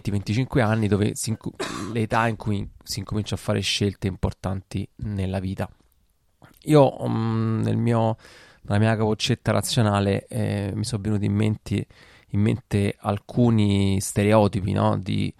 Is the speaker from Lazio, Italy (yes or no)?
yes; Rome, Lazio, Italy; io nato e cresciuto a Roma, e comunque in quel momento quando ci siamo conosciuti io già stavo a Zurigo a fare il dottorato